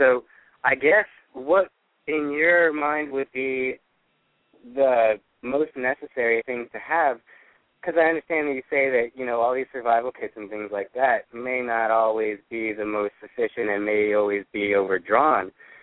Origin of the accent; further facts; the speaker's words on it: New Orleans, Louisiana, United States; I'm from New Orleans.